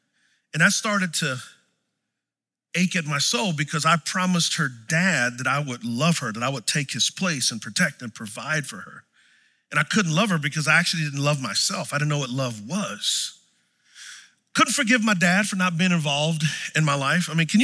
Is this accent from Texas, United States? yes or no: yes; San Antonio, Texas, United States; So I didn't grow up in church. Grew up in San Antonio and growing up in Texas, football is king, right?